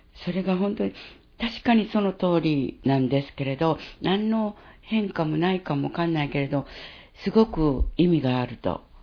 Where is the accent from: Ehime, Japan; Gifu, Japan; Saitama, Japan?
Ehime, Japan; 地元の愛媛県の、美術会ってあるんですけれど